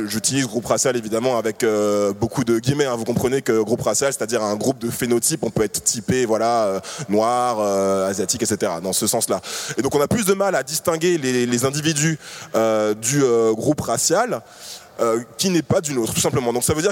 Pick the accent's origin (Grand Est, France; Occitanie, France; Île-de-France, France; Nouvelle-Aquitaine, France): Île-de-France, France; Paris; also born or lived in Martinique; Je suis né en Martinique, je vis à Paris depuis que j'ai 6 ans